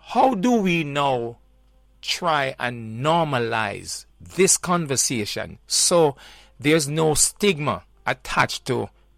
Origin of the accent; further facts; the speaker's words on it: Jamaica; And you know, us as Jamaican, when we label people in a doc, it kind of stick, you know.